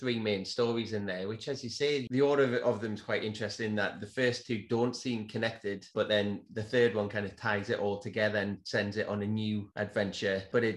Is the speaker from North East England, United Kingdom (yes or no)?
yes; North East England, United Kingdom; I'm from Northumberland, which is kind of between England and Scotland